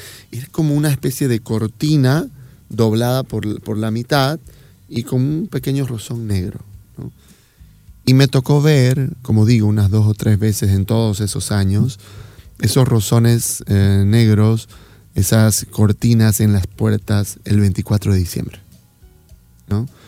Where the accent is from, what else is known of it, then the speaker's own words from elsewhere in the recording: Trinidad, Beni, Bolivia; now in Santa Cruz, Bolivia; pasar en Trinidad, de donde soy yo, en esta ciudad pequeña, por muchísimos años